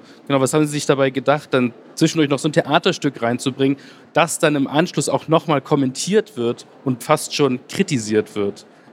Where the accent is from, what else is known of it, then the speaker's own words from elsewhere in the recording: Leipzig, Saxony, Germany; Und als Leipziger denke ich sofort an Mephisto.